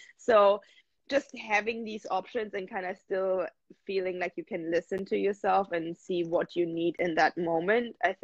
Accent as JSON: {"language": "English", "country": "Germany", "moved": "yes", "lives_now": "United States", "said": "Something that I had to, or that I was kind of struggling with is when I moved to the States from Germany, I danced in Canada for a while"}